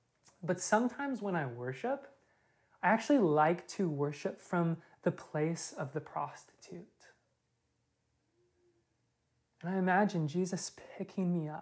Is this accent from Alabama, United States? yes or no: no; Kentucky, United States; also born or lived in Indiana; I grew up in the Midwest and South, born in Indiana, a lot of my life in Kentucky.